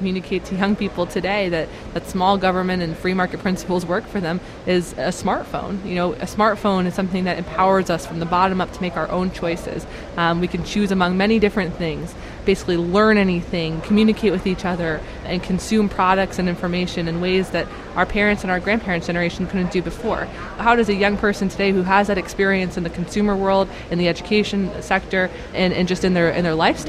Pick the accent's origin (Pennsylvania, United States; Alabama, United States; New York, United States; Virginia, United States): Pennsylvania, United States; I've had a lot of conversations with friends and family who are, you know, young voters in Pennsylvania, my home state.